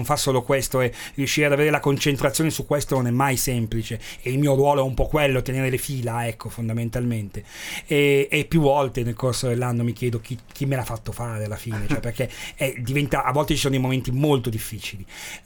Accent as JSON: {"language": "Italian", "town": "Milan", "region": "Lombardy", "country": "Italy", "said": "Io sono di Affori"}